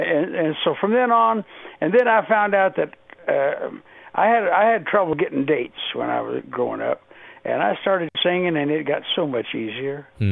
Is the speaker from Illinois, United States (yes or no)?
yes; Illinois, United States; especially Southern Illinois